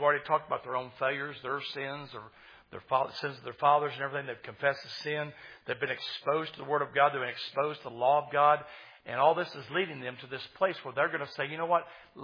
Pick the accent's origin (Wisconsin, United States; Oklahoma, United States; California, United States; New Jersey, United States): Oklahoma, United States